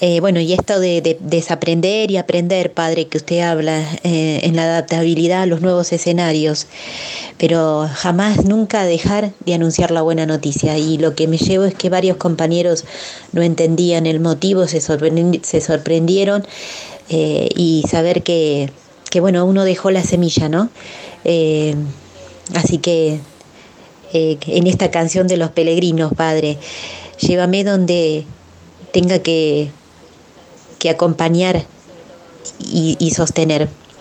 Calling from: Munro, Buenos Aires Province, Argentina; de Vicente López de Munro

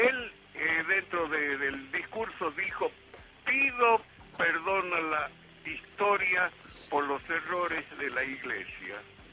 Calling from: La Rioja, Argentina; de La Rioja.

